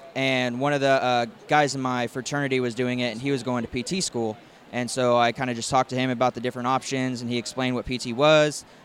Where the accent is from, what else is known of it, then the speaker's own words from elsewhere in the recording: California, United States; moved away as an adult; So I grew up in California, and I wanted to get out of there as soon as I could. So I spent my first year of school in Abilene, Texas.